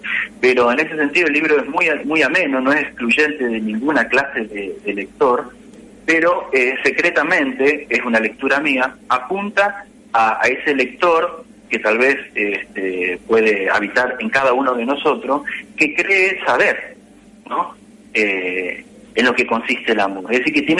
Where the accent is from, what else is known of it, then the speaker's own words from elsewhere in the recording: Juan José Castelli, Chaco, Argentina; born there; Una ciudad que se llama Juan José Castelli, que está a 350 kilóme